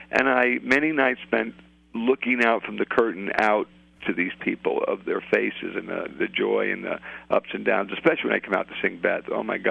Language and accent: English; Brooklyn, New York, United States; I'm a kid from the streets. I was born in Brooklyn, poor neighborhood. Mom and dad and I had brother, three sisters, lived in four rooms, Coldwater Flat, tough neighborhood.